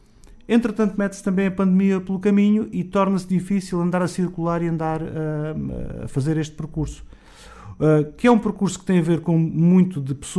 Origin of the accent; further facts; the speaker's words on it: Moura, Beja, Portugal; sendo eu de Moura e sendo eu alentejano